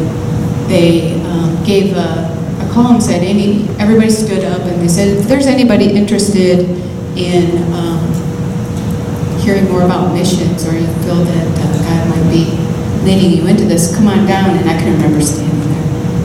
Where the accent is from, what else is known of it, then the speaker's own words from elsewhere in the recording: Phoenix, Arizona, United States; I'm from Phoenix, pretty much, and I used to go to North Phoenix Baptist Church.